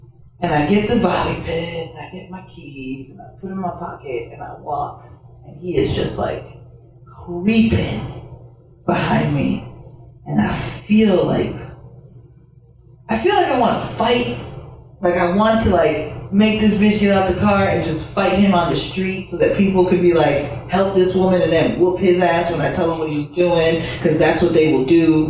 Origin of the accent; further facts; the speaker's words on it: Chicago, Illinois, United States; I'm from Palmer and Kimball, so I see, in the distance, 3-4 houses, a black wrought iron fence that has the side gate open.